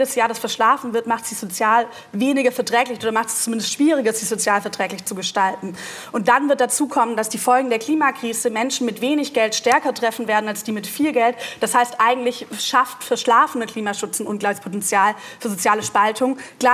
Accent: Baden-Württemberg, Germany; Ich meine, ich komme selber aus dem Dorf in Baden-Württemberg.

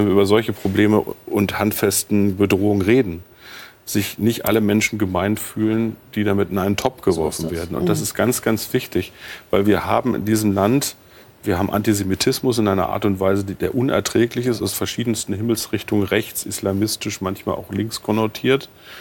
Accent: Peine, Lower Saxony, Germany; Ich komme aus der Kleinstadt Peine in Niedersachsen. 50.000 Einwohner, viele Menschen der sogenannten Gastarbeitergeneration, zweite, dritte Generation, 2 Moscheegemeinden, Teil meiner Gesellschaft.

